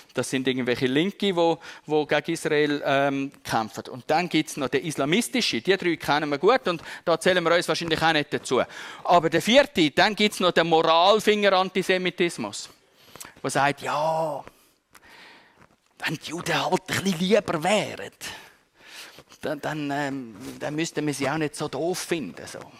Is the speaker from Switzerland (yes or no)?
yes; Switzerland; und da sind wir jetzt als Schweizer auch nicht so auf der sicheren Seite